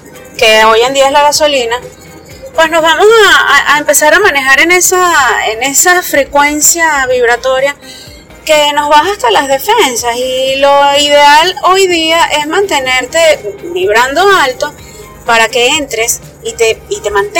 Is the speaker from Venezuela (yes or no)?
yes; Maracay, Aragua, Venezuela; Yo soy de Venezuela, Maracay específicamente.